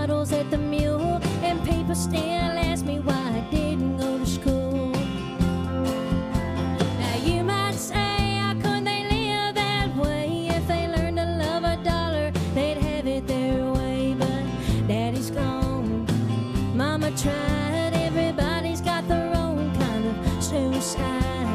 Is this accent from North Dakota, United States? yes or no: no; Monkey's Eyebrow, Kentucky, United States; Well, I'm originally from Monkey's Eyebrow, Kentucky, as you heard before. It is definitely a real place. I didn't really think it was weird until I left.